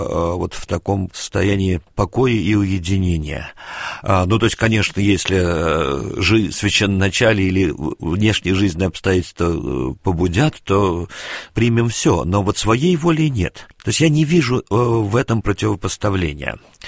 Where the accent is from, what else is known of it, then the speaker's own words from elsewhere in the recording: Moscow, Russia; Я москвич не в первом поколении. И всю свою сознательную жизнь прожил в Москве.